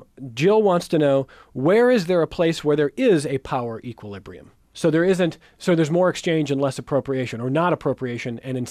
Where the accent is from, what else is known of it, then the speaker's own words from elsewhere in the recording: Cleveland, Ohio, United States; I'm from Cleveland. I grew up a baseball fan. Of course, it's the Cleveland Indians.